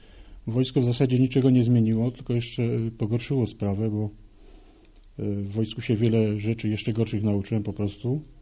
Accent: Nowa Huta, Lesser Poland, Poland; Urodziłem się i wychowałem w Nowej Hucie. Jestem tutaj tak zwanym tubylcem. Urodziłem się w rodzinie katolickiej. Jako jedynie dziecko.

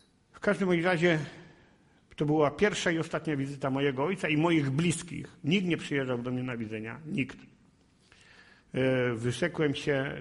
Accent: Kutno, Łódź Voivodeship, Poland; Moi rodzice byli jednymi z najbogatszych ludzi w Kutnie

